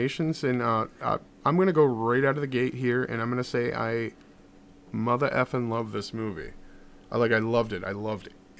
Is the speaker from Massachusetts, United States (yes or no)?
yes; Massachusetts, United States; I mean, growing up in Massachusetts, I had this preconceived notion